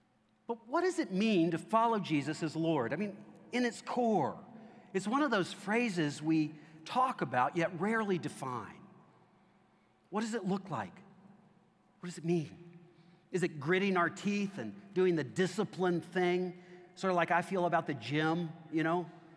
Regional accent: Owensboro, Kentucky, United States; I come from a small Western Kentucky town, primarily Baptist. The sense I got from growing up in Owensboro

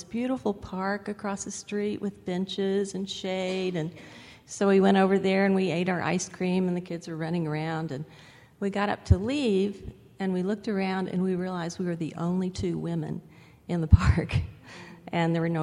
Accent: United States; I think one thing, going in as an American, I really didn't know how I would be received in that culture.

